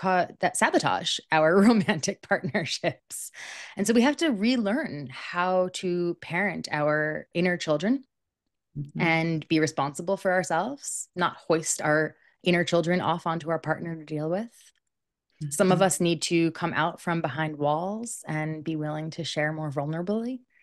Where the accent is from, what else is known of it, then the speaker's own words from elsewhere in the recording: New York City, New York, United States; also born or lived in California; now in Boulder, United States; I didn't. I grew up in Manhattan in the middle of New York City.